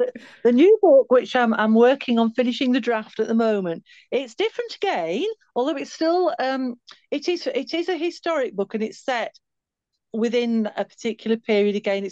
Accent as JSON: {"language": "English", "town": "Halifax", "region": "Yorkshire and the Humber", "country": "United Kingdom", "said": "my hometown in Halifax. I come from Halifax in West Yorkshire. And we lived within a walking distance of a beautiful promenade, a Victorian promenade called Albert Promenade, which is a lovely view across the Calder Valley."}